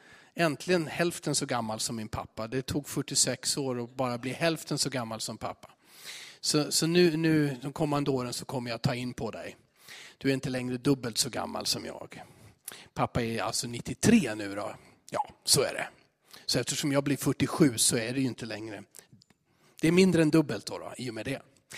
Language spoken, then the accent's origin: Swedish; Sundbyberg, Stockholm County, Sweden; Jag född och uppvuxen i Sundbyberg.